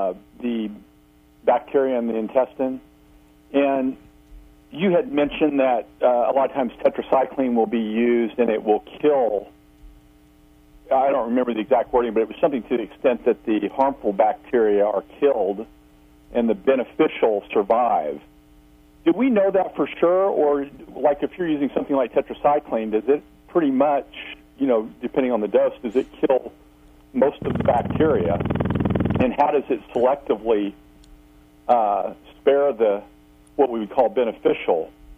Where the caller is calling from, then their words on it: Missouri, United States; Yes, Andrew. … in Missouri.